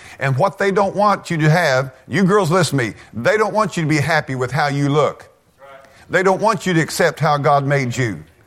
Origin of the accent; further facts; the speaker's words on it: Missouri, United States; I'm white. Amen. I'm from Missouri. I ain't ashamed of that. Amen. I'm from down the hills.